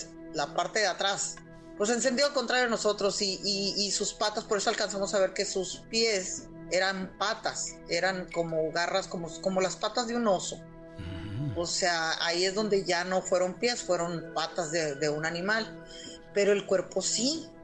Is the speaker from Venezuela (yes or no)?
no; Guaymas, Sonora, Mexico; Soy de Guaymas, Sonora. Desde acá los saludo.